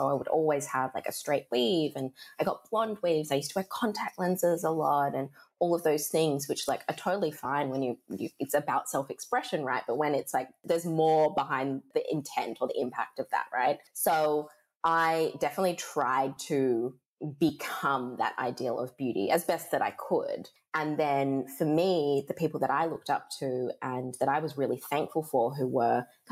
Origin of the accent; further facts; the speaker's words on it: Perth, Western Australia, Australia; kind of going back to this like idea of growing up in Perth, you don't understand often what the opportunities are because we don't have major head offices here